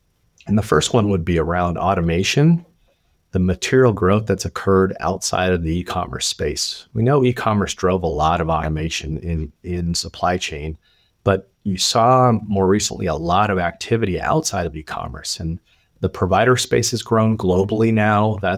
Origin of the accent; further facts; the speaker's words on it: California, United States; So I'm originally from California.